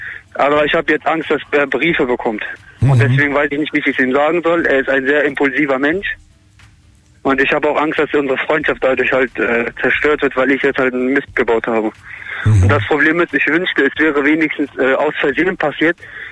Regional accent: Rhineland, Germany; Ich komme aus dem Rheinland.

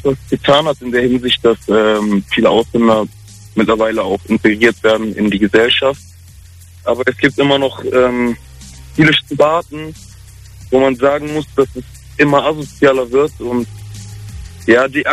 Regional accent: Germany; Ich bin auch aufgewachsen und geboren in Deutschland

